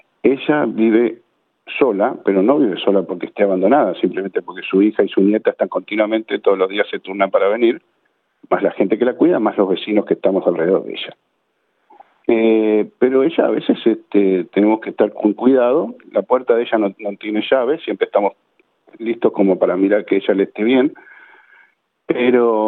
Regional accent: Australia; Soy la nueva generación, porque somos los que, como quien dice, nos criamos acá en Australia.

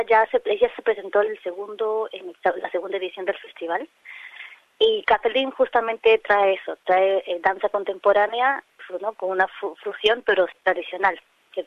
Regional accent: Peru; now in Australia; yo soy peruana, nací en Perú, pero no soy necesariamente 100% peruana, entonces tengo una mezcla

